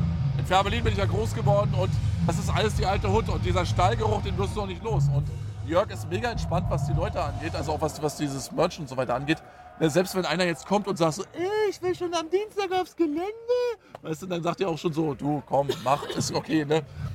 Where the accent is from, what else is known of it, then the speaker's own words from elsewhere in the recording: Friesack, Brandenburg, Germany; Ich bin ja hier groß geworden in der Gegend